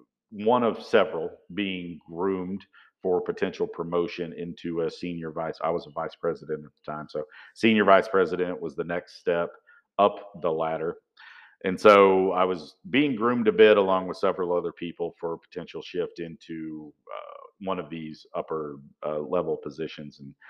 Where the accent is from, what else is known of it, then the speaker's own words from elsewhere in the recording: Arkansas, United States; also born or lived in Amarillo, Texas / Moreland, Oklahoma; So I am a 48-year-old man from Arkansas. I was born in Amarillo, Texas, lived in Oklahoma for a little bit, a beautiful town called Moreland